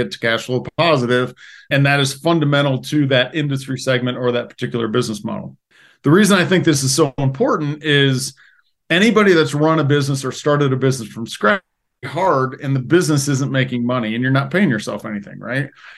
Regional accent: Midwest, United States; I grew up in the Midwest. My father was in the foundry business, so we made car parts.

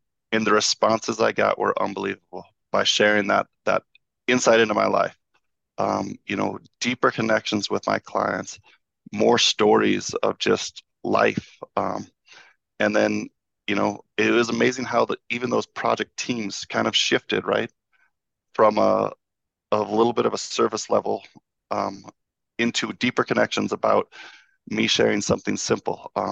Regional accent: Midwest, United States; I grew up in the Midwest like Kyle, and I grew up believing, vulnerability was a weakness.

